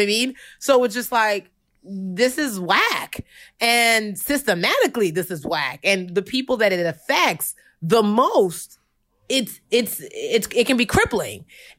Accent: Nigeria; also born or lived in United States; This is my purview and my perspective being both Nigerian and American.

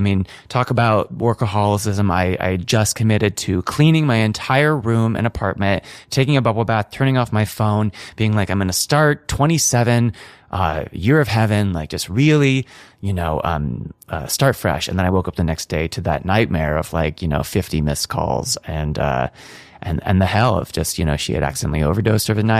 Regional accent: California, United States; I grew up north of San Francisco. I went to a Catholic school in the city, so I always just say I'm from San Francisco because I was there when it was cool

